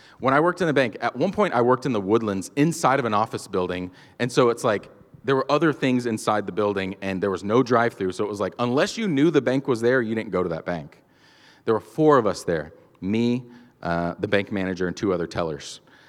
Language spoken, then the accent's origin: English; Georgia, United States; The fact that I grew up in Georgia